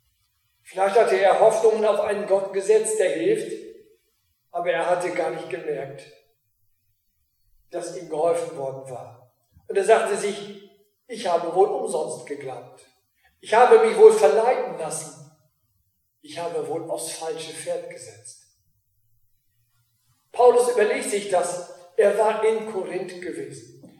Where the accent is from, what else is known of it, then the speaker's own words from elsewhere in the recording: Filsum, Lower Saxony, Germany; Ich bin ja in Filsum zur Schule gegangen, zur Grundschule.